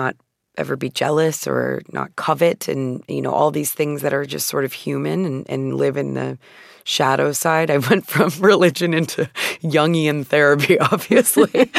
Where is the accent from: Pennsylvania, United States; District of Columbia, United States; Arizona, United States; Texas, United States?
Arizona, United States; Phoenix